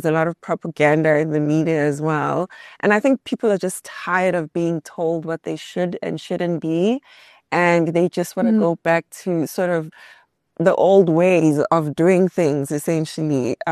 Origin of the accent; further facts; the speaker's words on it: South Africa; the more I travel within an African context perspective, as a South African as example, is that what we are taught in school is so much different to what everyone else is being taught in school, right?